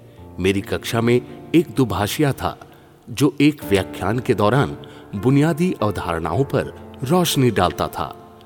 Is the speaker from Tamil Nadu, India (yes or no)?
yes; Chennai, Tamil Nadu, India; मैं चेन्नई में पला बड़ा हूँ।